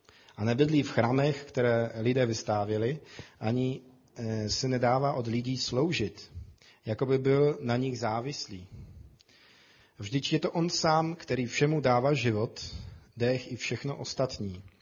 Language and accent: Czech; Poland; Czech is a second language; já jsem Polák, vy jste Češi